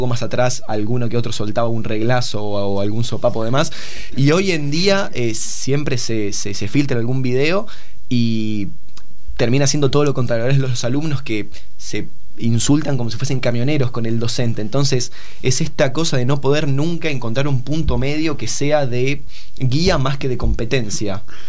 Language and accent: Spanish; Argentina; particularmente como somos argentinos, todo es muy blanco-negro, ¿no?